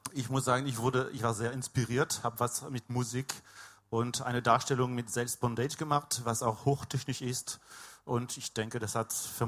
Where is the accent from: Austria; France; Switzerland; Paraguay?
France; now in Munich, Germany; Ja, lange her komme ich aus Frankreich. Ich bin auch Deutsch-Franzose. Wohne seit 16 Jahren in München, schon ganz gut eingelebt hier.